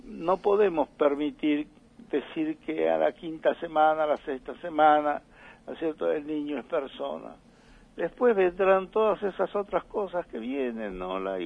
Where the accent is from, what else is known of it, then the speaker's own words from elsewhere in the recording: Argentina; como argentinos